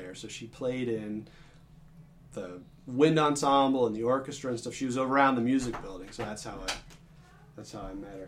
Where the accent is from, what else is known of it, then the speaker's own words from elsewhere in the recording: Dartmouth, Massachusetts, United States; I grew up in Massachusetts. Okay. Went to UMass Dartmouth for my undergraduate degree. Went to Dartmouth High School. I stayed in the same town, you know.